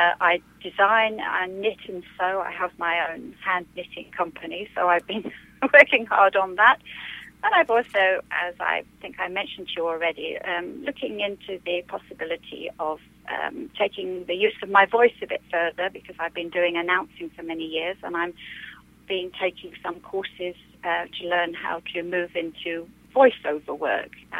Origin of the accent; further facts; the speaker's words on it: London, United Kingdom; I come from London.